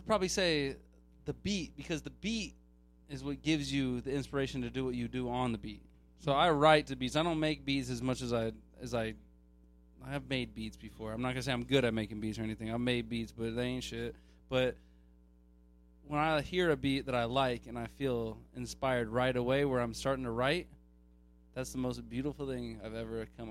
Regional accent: Allen, Texas, United States; I'm from Allen, Texas, north of Dallas, 25 miles north of Dallas.

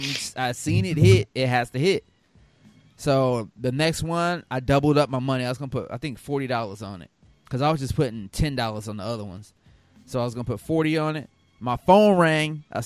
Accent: Missouri, United States; we've done it growing up in Missouri.

